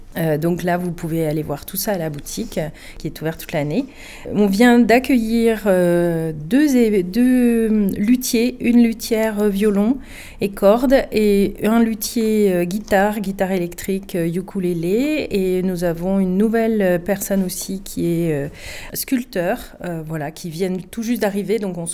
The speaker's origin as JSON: {"language": "French", "town": "Marseille", "region": "Provence-Alpes-Côte d'Azur", "country": "France", "said": "moi, je suis une Marseillaise d'origine et j'ai déménagé mon atelier exprès"}